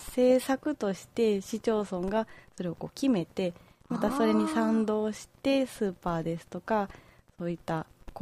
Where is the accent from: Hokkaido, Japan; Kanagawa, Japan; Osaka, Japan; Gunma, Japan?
Osaka, Japan; Toyonaka; 例えば実は私の住んでる出身の市でもあるんですけど、はい、大阪府の豊中市さんからは、